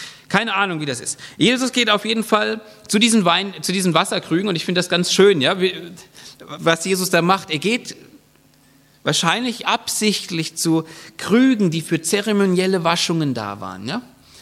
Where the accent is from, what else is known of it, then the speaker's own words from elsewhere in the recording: Spalt, Bavaria, Germany; Ich komme aus Franken, ja? Spalt. Für alle Bierliebhaber, wir haben das Spalter Bier.